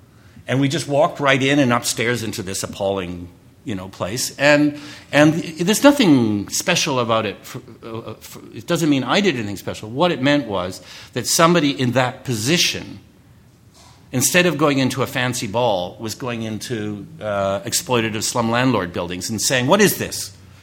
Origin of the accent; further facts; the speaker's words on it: Toronto, Ontario, Canada; I'm from Toronto